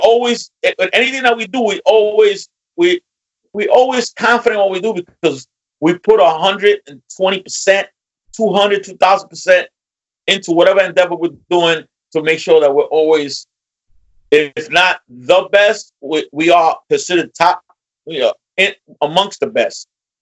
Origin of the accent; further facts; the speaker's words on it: New York, United States; I said, yo, man, I'm from New York, man. We do everything.